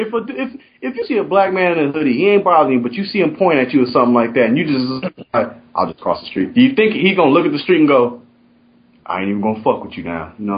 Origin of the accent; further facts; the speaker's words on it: Compton, California, United States; I don't know if it's the growing up in Compton thing or whatever and shit, and that you didn't want to look like a bitch.